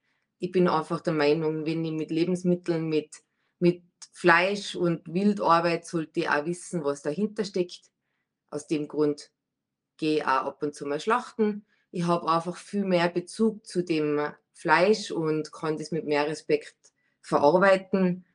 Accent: Kirchberg in Tirol, Tyrol, Austria; Ich komme aus Kirchberg in Tirol. Bin 32 Jahre alt.

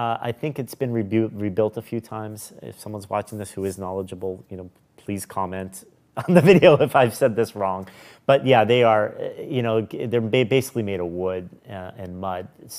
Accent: United States; Like, I'm from America.

